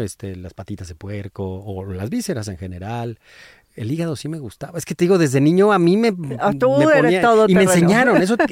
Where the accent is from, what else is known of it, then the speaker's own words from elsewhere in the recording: San Luis Potosí, Mexico; yo soy de San Luis Potosí, no es una región, y del centro, o sea, de la capital, entonces esa es una zona que no es muy rica en ingredientes, ¿no? Porque es el altiplano, sí. Es desierto